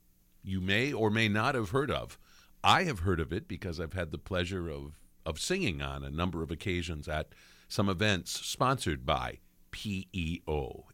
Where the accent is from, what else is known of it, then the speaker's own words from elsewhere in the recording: Iowa, United States; And I want to add parenthetically that I grew up in Iowa